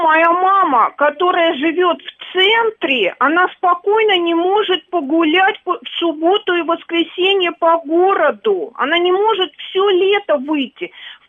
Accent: Moscow, Russia; я москвичка коренная, и бабушка моя тоже коренная москвичка, и в пятом поколении.

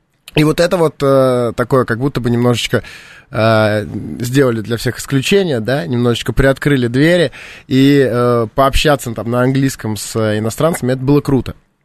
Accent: Saint Petersburg, Russia; Я сам из Питера, я там 23 mm-hmm. года прожил

